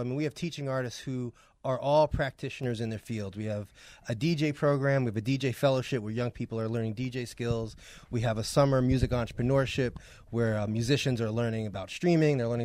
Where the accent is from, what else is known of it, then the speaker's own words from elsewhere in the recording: New York, United States; Came up. I mean, I'm from New York.